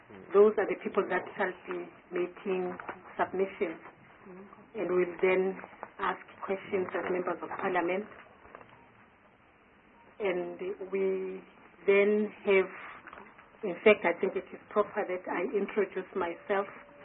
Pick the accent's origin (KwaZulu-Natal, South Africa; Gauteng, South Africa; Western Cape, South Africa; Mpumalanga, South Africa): Mpumalanga, South Africa; I come from Mpumalanga province, and I'm a South African.